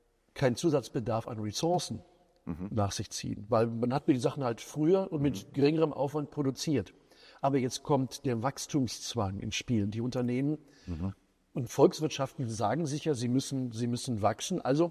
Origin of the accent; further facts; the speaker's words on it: Rhineland, Germany; Ich komme aus dem Rheinland.